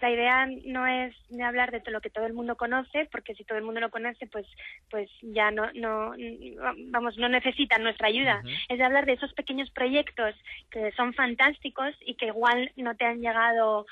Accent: Madrid, Community of Madrid, Spain; also born or lived in France; yo no nací en Madrid, no nací ni siquiera en España, yo nací en Francia, pero he crecido aquí y, vamos, me siento madrileña entonces, de adopción, porque nadie viene de Madrid realmente.

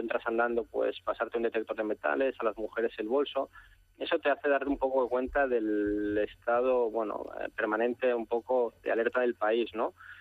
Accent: Barcelona, Catalonia, Spain; yo soy de Barcelona

